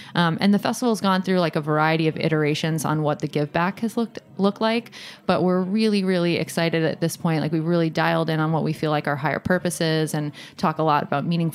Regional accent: Vermont, United States; And I'm from Vermont. So, I mean, really, what am I doing?

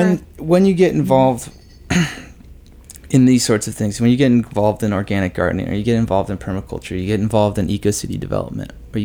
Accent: Olympia, Washington, United States; I'm from the West Coast.

